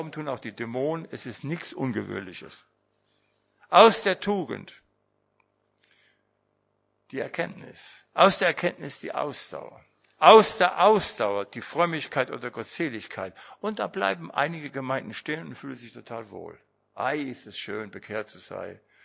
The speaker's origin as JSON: {"language": "German", "region": "Schleswig-Holstein", "country": "Germany", "said": "Ich bin ja aus Holstein, ich komme ja in der Zeit irgendwo unter"}